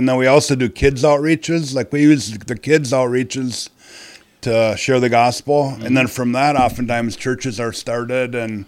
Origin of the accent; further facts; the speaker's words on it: Madison, Minnesota, United States; Yep, I grew up in Madison from the time I was two on.